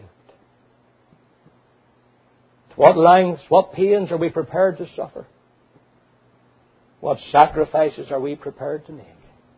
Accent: Northern Ireland, United Kingdom; Two old missionaries from my home country of Northern Ireland

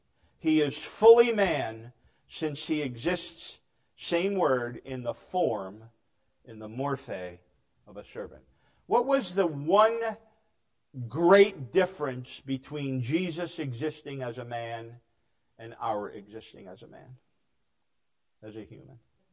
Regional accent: New Jersey, United States; accent: Jersey; It's my Jersey accent. It's I can't even say human. You know what I mean. I drop the H, okay? We drop letters in New Jersey a lot.

